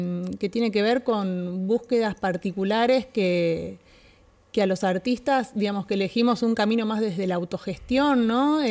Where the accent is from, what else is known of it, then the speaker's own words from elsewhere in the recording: Rosario, Santa Fe, Argentina; yo soy de Rosario, acá como comentaba la compañera.